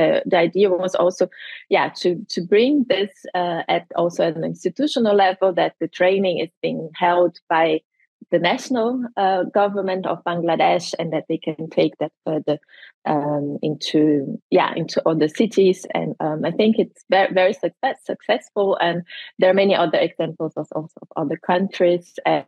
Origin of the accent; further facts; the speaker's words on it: Brazil; English is a second language; moved away as an adult; now in Germany; Was born and raised in Brazil, but I've been living now for half of my life, so 23 years in Germany.